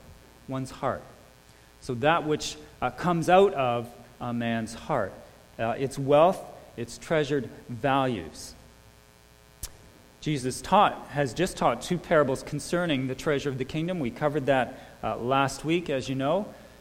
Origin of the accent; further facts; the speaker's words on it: Ontario, Canada; I grew up in Niagara region, and like a lot of young people there, your first job is a fruit-picking job